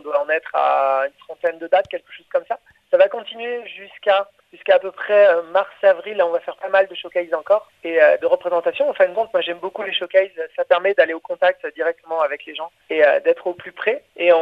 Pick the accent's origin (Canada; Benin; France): France; Angoulême, Nouvelle-Aquitaine; Nous, on est originaire d'Angoulême en Charente.